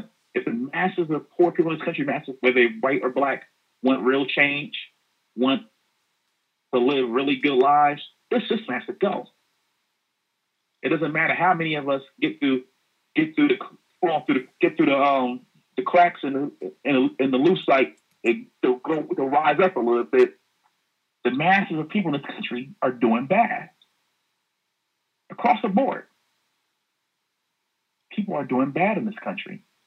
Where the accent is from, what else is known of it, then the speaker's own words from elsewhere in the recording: East Orange, New Jersey, United States; I mean, I grew up in East Orange, which is a suburb of Newark.